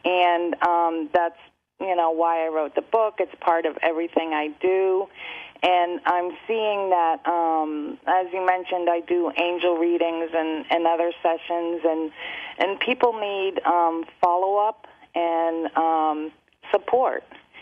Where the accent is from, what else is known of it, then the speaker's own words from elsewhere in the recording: New Jersey, United States; I grew up in New Jersey, and we did a whole environmental campaign, and we went to the Hudson River